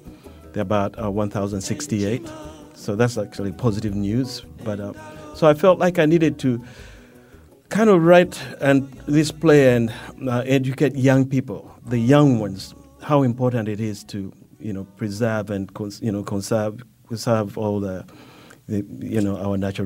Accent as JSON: {"language": "English", "country": "Uganda", "tie": "born or raised there", "said": "growing up in Uganda where we lived right next to a big forest."}